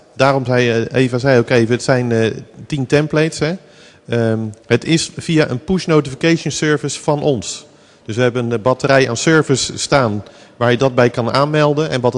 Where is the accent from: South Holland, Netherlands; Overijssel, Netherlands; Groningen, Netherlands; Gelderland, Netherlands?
South Holland, Netherlands; Rotterdam; ik kom uit Rotterdam, kan je bijna niet horen natuurlijk.